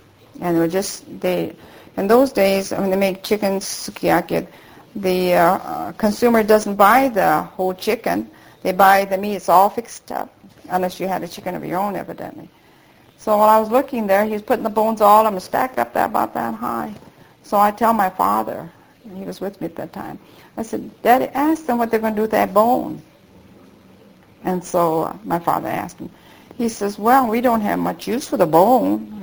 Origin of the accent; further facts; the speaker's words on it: Japan; English is a second language; moved away; but I want to take you to Japan, my home country, and I want you to meet my mother.